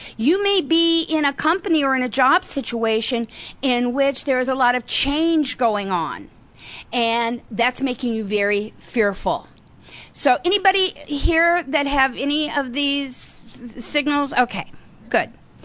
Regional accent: Midwest, United States; I was raised in the Midwest. My family was alcoholic. I was neglected.

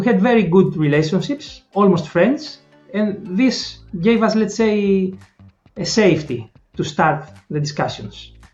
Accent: Greece; I'm from Greece originally.

